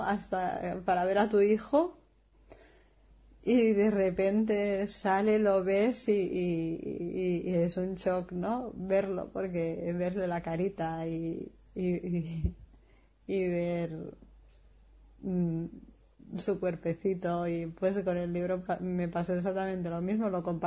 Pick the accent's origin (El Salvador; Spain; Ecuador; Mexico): Spain; Santpedor, Catalonia; la de San Pedor, la de mi pueblo